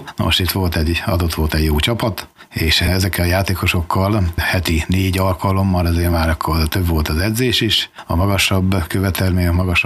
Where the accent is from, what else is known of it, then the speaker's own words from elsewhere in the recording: Kiskunhalas, Bács-Kiskun, Hungary; born there; nem akarom elárulni, hogy hány éves vagyok, de nem titok, mindenki tudja, hiszen Kiskunhalason születtem